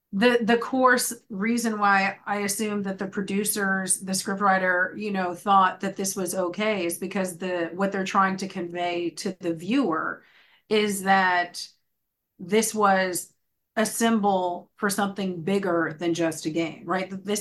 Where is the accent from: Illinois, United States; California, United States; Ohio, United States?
California, United States; I remember seeing him go speak at the Oakland Coliseum because I grew up in the Bay Area, right?